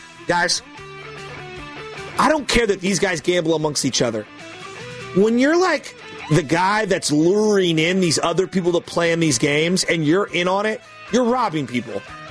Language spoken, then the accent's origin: English; San Francisco, California, United States; Bro, I grew up in the Excelsior, dude, right off of Mission Street.